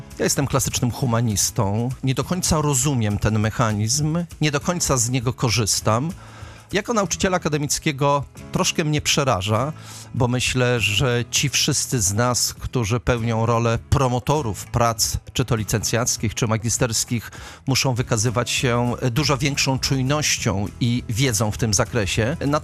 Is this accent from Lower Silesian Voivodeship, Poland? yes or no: no; Gdańsk, Pomeranian Voivodeship, Poland; Pomorze jest mi bliskie. Urodziłem się i wychowałem się w Gdańsku. Jestem stąd, jestem z Pomorza.